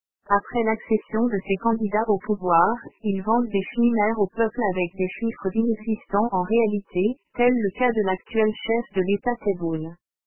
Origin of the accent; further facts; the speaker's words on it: Algeria; Par contre, chez nous en Algérie, le discours politique est, à chaque échéance présidentielle, toujours le même.